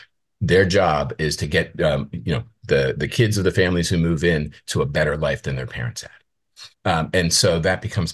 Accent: Penn Hills, Pennsylvania, United States; I grew up outside of Pittsburgh in an inner ring suburb called Penn Hills. And this was in the 1970s and 80s when the community was still mostly white. My family's white, my teacher was white.

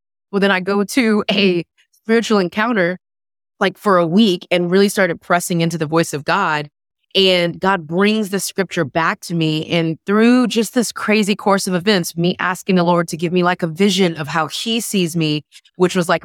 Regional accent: Houston, Texas, United States; now in Atlanta, United States; the first and best thing that you need to know about me is that I'm from Houston, Texas. Texas all day, okay? I do live in Atlanta, Georgia, unfortunately.

